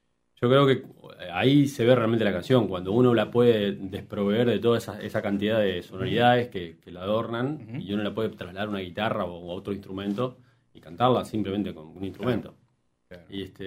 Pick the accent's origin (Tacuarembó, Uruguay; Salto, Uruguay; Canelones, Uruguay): Salto, Uruguay; Yo soy de Salto, nací en Salto. Vine a estudiar Ciencia de la Comunicación a Montevideo.